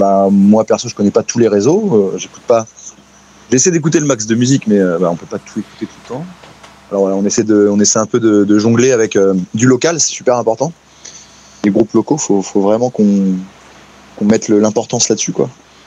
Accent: Évreux, Normandy, France; Flora et moi, on vient d'Évreux

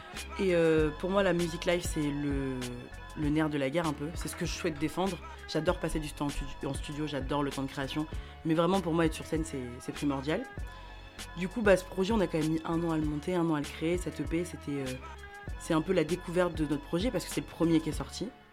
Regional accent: Évreux, Normandy, France; J'ai vécu longtemps à Évreux, je suis née et j'ai grandi à Évreux

